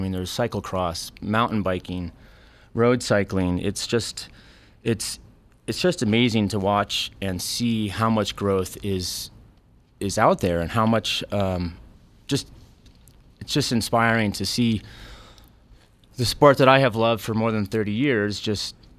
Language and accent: English; Chicago, Illinois, United States; Well, I started racing bikes at the age of 13. I grew up in Chicago. And I came out here every summer throughout high school to race my bike.